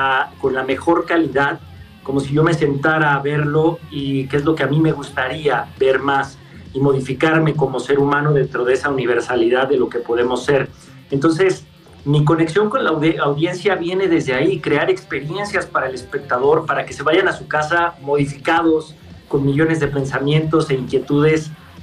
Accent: Mexico

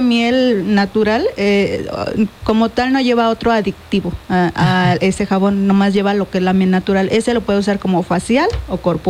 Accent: Xochitlán, Puebla, Mexico; Somos del pueblo de Xochitlán. Allá es muy conocido por el pueblo de las flores.

